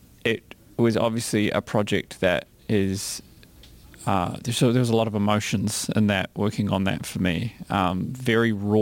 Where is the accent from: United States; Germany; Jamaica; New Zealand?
New Zealand; I feel like as a Kiwi